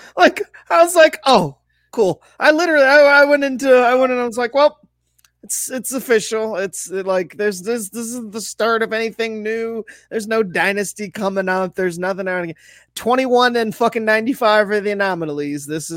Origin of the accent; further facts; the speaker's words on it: Toledo, Ohio, United States; It's a Toledo 7, and I'm from Toledo